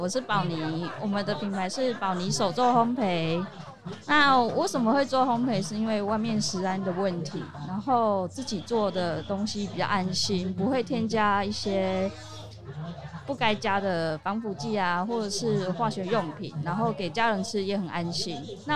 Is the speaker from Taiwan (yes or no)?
yes; Taoyuan, Taiwan; 因为我是在桃园市土生土长的，